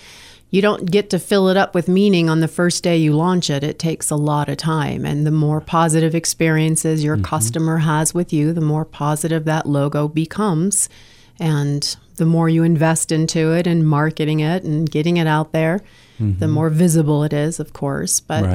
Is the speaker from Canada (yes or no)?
no; United States; You know, we're American. We like to shorten everything.